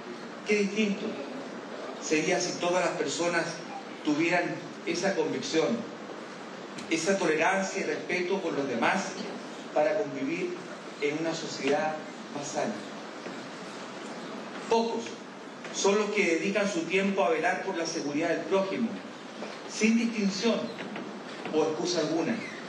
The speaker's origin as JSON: {"language": "Spanish", "country": "Chile", "said": "Somos chilenos y chilenas que marcamos la delgada línea que separa a la delincuencia de la sociedad."}